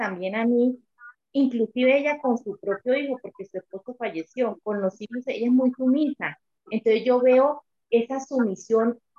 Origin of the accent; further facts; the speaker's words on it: Colombia; Yo soy colombiana, latinoamericana